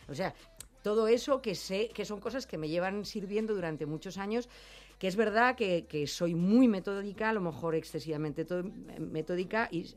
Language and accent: Spanish; Madrid, Community of Madrid, Spain; yo soy de Madrid, de centro, porque soy de... Es que soy de Chamberí.